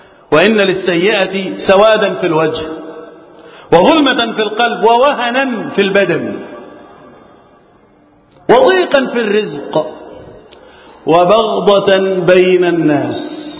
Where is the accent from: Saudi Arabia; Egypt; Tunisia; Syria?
Egypt; اللهم احفظ بلدنا مصر وسائر بلاد المسلمين من الفتن